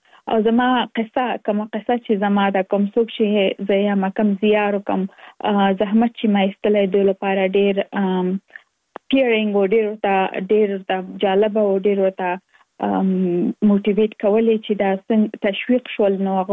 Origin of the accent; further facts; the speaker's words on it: Kabul, Afghanistan; now in Virginia, United States; زه اف کورس د افغانستان یم. په افغانستان کې زیږیدل، لومړنۍ زده کړې مې په افغانستان په کابل کې تر سره کړې دي او وروسته لاغه که من ټول چی یو مسافر شوم په امریکا کې، اوس په ورجینیا ایالت کې ژوند کوم.